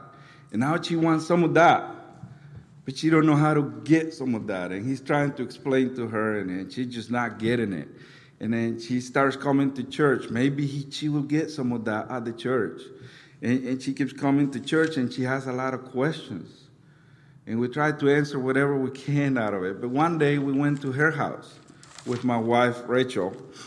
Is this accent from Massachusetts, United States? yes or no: no; Missouri, United States; also born or lived in Honduras; now in Omaha, United States; We are from Missouri originally. I was born in Honduras, but we are from Missouri